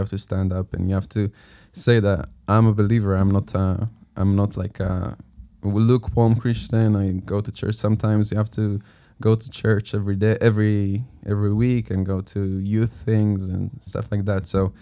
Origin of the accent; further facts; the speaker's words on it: Maale Adumim, West Bank, Israel; also born or lived in Jerusalem; I was also born to a believing family. I was born in Jerusalem, but then I grew up in Maale Adumim, which is a city very close to Jerusalem. And it's it's like a religious city.